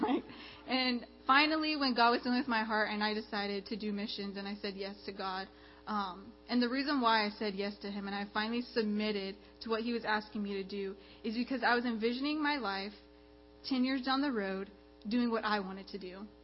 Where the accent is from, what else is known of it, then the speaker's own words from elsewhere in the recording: Big Spring, Texas, United States; I'm from West Texas. I don't know if y'all are familiar with that area. A lot of times I say Big Spring, they're like, where is that at? It's like 7 hours from here. But I was born and raised there.